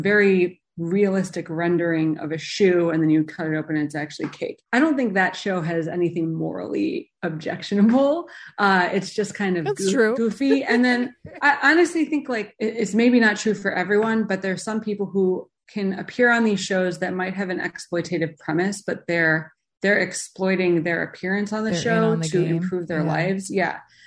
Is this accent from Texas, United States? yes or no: no; Chicago, Illinois, United States; so I grew up in Chicago and my husband might murder me if he listens to this.